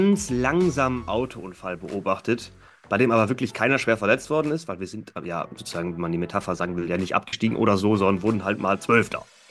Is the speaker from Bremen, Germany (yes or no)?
yes; Bremen, Germany; Ich bin in Bremen geboren, aufgewachsen, bin jetzt 33, wohne immer noch hier, also habe es nicht weit geschafft sozusagen.